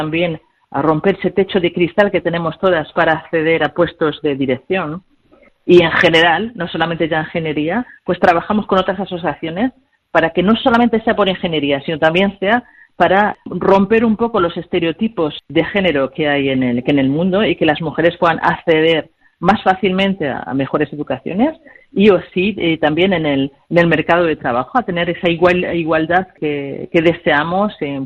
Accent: Spain; now in France

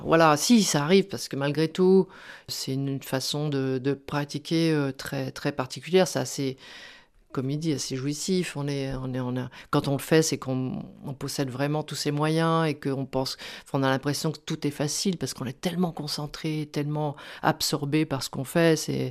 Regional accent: Paris, Île-de-France, France; Comme je suis originaire de Paris en plus

